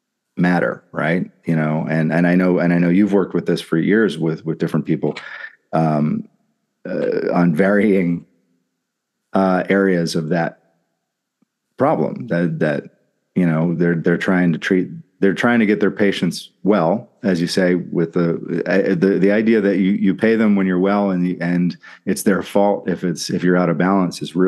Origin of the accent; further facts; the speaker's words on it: New Jersey, United States; I grew up in New Jersey and lived in New Jersey most of my life.